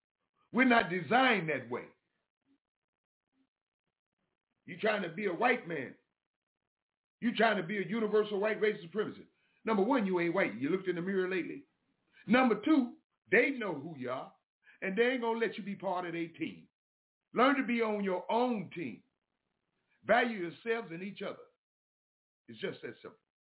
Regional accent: the South, United States; Yeah, you know that. I'm from the South.

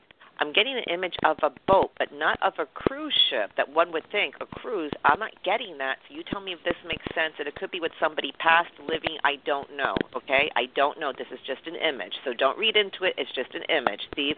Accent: New York City, New York, United States; I'm a girl from New York City.

